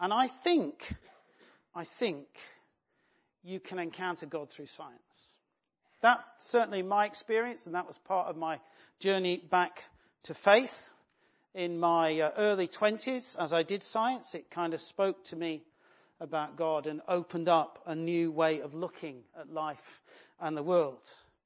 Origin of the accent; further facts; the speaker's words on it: East Midlands, United Kingdom; I'm actually from somewhere much worse than that. I'm from the East Midlands. I come from Nottinghamshire.